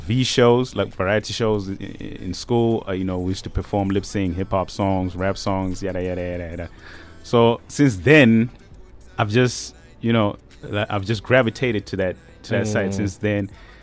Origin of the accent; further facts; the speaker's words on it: Zimbabwe; moved away as an adult; now in Pretoria, South Africa; And I'm based in Pretoria. I'm originally from Zim.